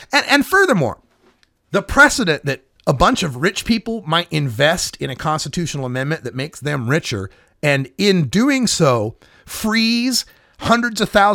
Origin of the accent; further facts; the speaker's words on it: Idaho, United States; But I'm from Idaho, right?